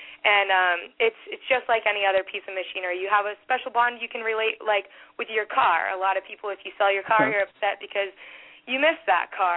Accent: California, United States; I'm from California, so we have nice weather here.

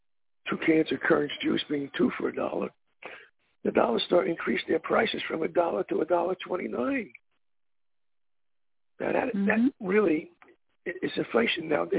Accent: Brooklyn, New York, United States; Well, I grew up in Brooklyn, New York.

